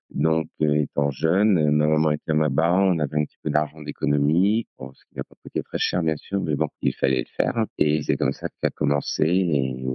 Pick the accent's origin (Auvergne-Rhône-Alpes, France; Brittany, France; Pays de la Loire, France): Pays de la Loire, France; Angers; D'où je viens? Moi, je viens d'une région qui s'appelle Angers, où je suis né, j'ai grandi, j'ai fait mon apprentissage, mes études, apprentissage de coiffeur.